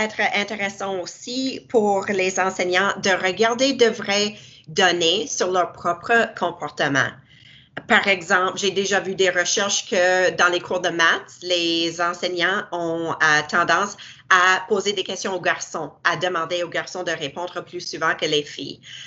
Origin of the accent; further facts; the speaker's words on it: Canada; Et moi, j'ai grandi au Canada, on n'a pas la même historique entre les races.